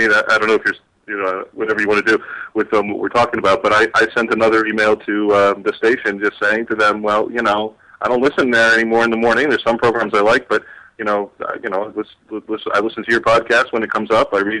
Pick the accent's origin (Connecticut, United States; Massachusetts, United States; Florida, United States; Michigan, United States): Florida, United States; I'm born and raised in South Florida, and I've lived here most of my life in a few other places as well.